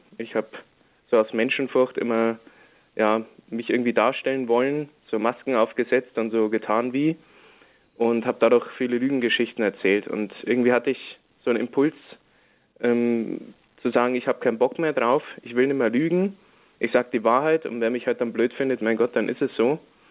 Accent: Bavaria, Germany; ich komme aus Bayern, aus der Nähe von Ingolstadt und bin da zwar in einem kleinen Wallfahrtsort aufgewachsen

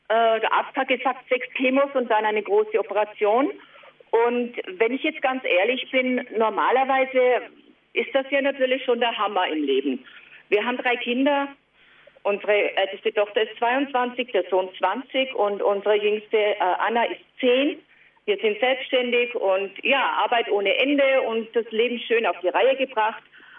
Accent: Weißenbach, Tyrol, Austria; Also ich bin in Weißenbach, das ist also ganz in der Nähe des schönen Lechtales. Ich bin eine Tirolerin, versuche aber trotzdem, glaube ich, in der Hochsprache.

